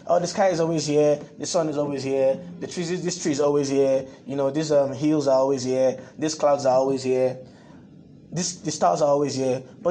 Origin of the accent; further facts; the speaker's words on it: Nigeria; some of the things I found out while growing up in Nigeria about the church, right?